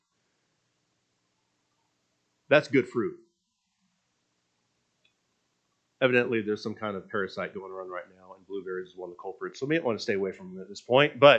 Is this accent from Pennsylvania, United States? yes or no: no; Renton, Washington, United States; I grew up in Washington State. Near our house in Renton, there was a blueberry patch.